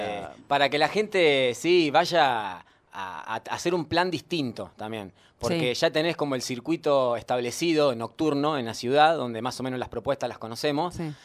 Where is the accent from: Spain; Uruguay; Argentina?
Argentina; Buenos Aires; now in Villa María, Argentina; No somos de acá. Yo soy de provincia de Buenos Aires.